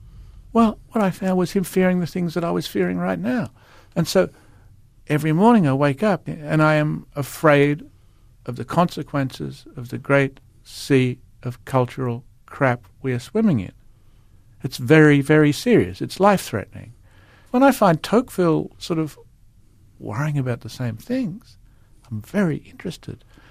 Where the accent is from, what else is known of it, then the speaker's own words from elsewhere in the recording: Australia; now in New York, United States; I'm Australian, but I'm also, I've got an American passport, an Australian passport. I've been living in New York for 20 years. I'm deeply Australian